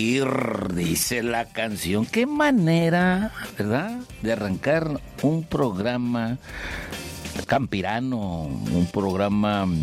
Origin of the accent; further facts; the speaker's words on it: Baja California Sur, Mexico; Y yo decía, no, yo soy de la Baja California Sur. Yo insistía, les juro, palomía, no, yo soy del sur, decía yo.